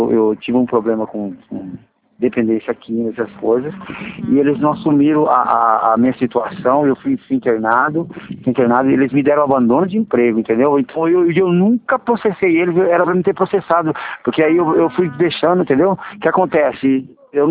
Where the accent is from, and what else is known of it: Sumaré, São Paulo, Brazil; also born or lived in Populina